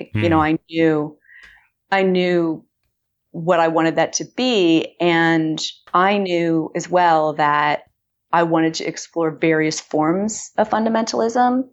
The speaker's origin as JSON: {"language": "English", "town": "Austin", "region": "Texas", "country": "United States", "tie": "born or raised there", "said": "when I moved back to my hometown of Austin."}